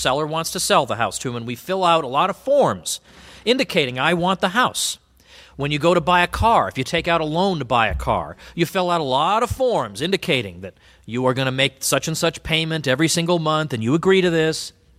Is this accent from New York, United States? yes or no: no; Massachusetts, United States; I grew up in Massachusetts.